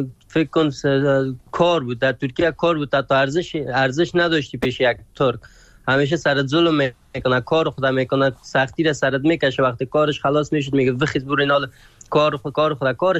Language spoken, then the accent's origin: Persian; Afghanistan; بگویم از افغانستان هستم